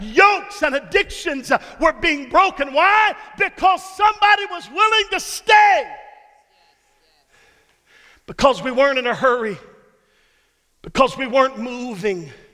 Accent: Texas, United States; now in Georgia, United States; I'm from Texas. I can't get good brisket in Georgia.

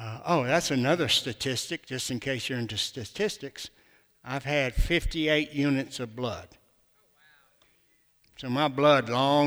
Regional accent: Alabama, United States; I'm from Lower Alabama. So I might not talk just right. I may sound like Forrest Gump sometime. So forgive me for that, but I am a poor, poor country boy that Jesus saved.

